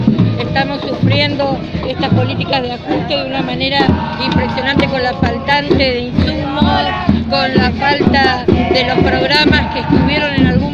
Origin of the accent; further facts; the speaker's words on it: Rosario, Santa Fe, Argentina; sí, vengo de Rosario.